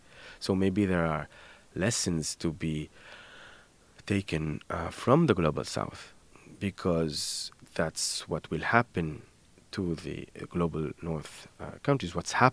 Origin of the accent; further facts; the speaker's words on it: Gabès, Gabès Governorate, Tunisia; So I went to Shnini in my hometown. Gebes, it's one of the three oases that I talked about.